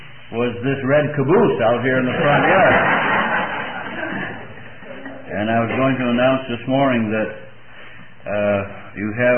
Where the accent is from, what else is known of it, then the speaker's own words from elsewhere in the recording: Scotland, United Kingdom; I was also thrilled to note that, as a Scotsman, the train ride is free.